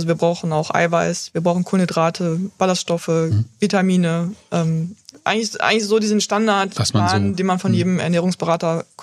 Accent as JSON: {"language": "German", "town": "Cologne", "region": "North Rhine-Westphalia", "country": "Germany", "said": "Also ich bin ja auch Kölnerin."}